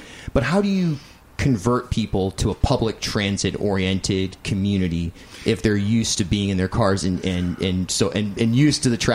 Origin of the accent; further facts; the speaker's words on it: New York City, New York, United States; I can relate to that as a New Yorker, no doubt about it.